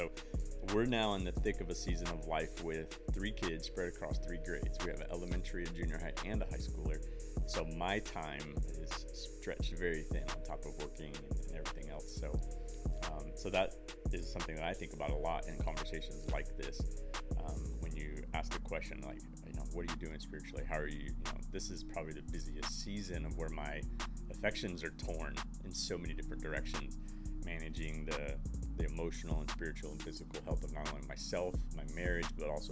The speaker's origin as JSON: {"language": "English", "town": "Columbus", "region": "Mississippi", "country": "United States", "tie": "born or raised there", "said": "So we were grew up in the South. I grew up in Columbus, Mississippi, and just my mom taking us to church all the time."}